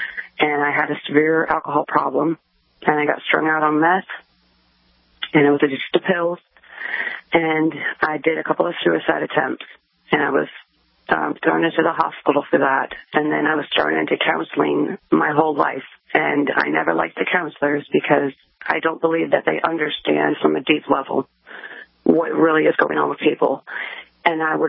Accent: Wisconsin, United States; moved away as an adult; now in Virginia, United States; I graduated high school at 18, and then I moved to Virginia from Wisconsin.

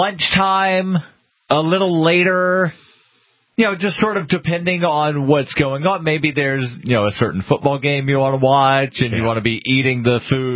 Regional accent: Alabama, United States; Because where I grew up in Alabama, part of my family, if you said dinner, they would show up in the middle of the day.

